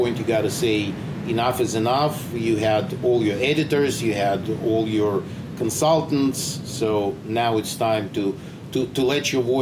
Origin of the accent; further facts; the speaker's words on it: Azerbaijan; first language Russian; English is a second language; Azerbaijan was extremely international, and my first language was Russian. I spoke Russian, and most of the people in Azerbaijan spoke Russian, especially since it was all part of the Soviet Empire, so Russian was mandatory.